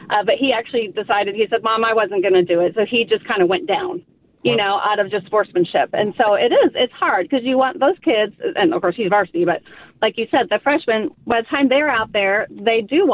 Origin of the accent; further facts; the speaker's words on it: Shawnee, Kansas, United States; I'm from Shawnee, and my son is a senior at Mill Valley High School.